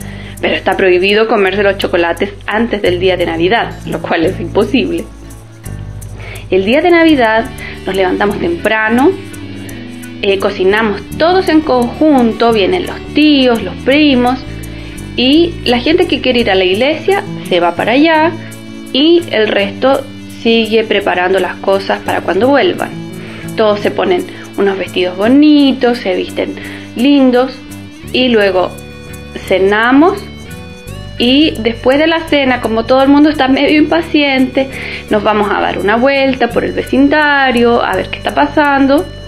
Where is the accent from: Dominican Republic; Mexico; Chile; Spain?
Chile; soy de Chile.